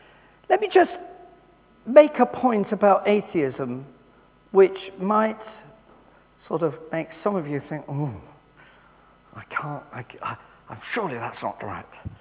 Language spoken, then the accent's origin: English; England, United Kingdom; I'm English, so I have to be careful because there was a certain game a few days ago.